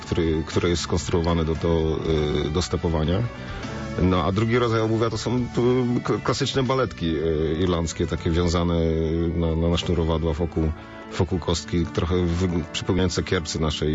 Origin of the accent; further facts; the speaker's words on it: Poznań, Greater Poland Voivodeship, Poland; jesteśmy z Poznania